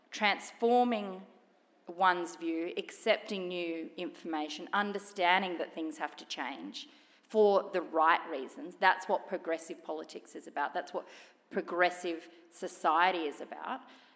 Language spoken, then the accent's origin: English; Australia; I felt so empowered as a citizen, as an Australian, on that day and on that night.